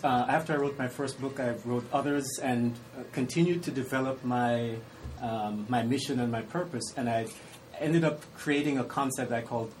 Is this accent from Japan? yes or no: no; Jamaica; I'm originally from Jamaica